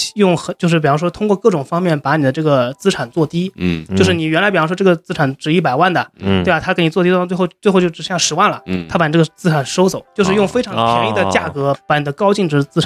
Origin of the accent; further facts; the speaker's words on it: China; 就是我们就是江浙那边的政府呢